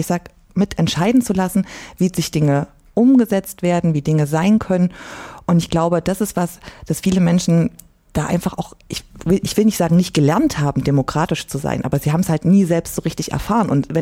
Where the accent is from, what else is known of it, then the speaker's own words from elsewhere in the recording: Jena, Thuringia, Germany; accent: East Thuringian; Also so ganz krass Ostthüringisch kann ich nicht sprechen, aber ich komme halt aus Jena, ne? Also das hört man schon hin und wieder.